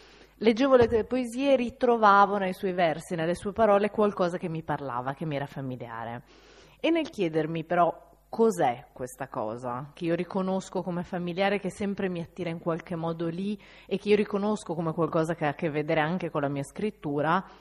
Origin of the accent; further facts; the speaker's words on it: Pordenone, Friuli-Venezia Giulia, Italy; born there; also born or lived in Trieste; now in Milan, Italy; Io sono nata a Pordenone, poi ho studiato a Trieste e da allora per me Trieste è sempre stato un luogo in cui tornare. Ora io vivo a Milano